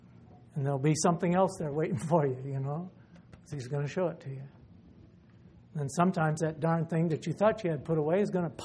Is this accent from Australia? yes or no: no; United States; born there; That for whatever reason I was born here in America. I thank God for that.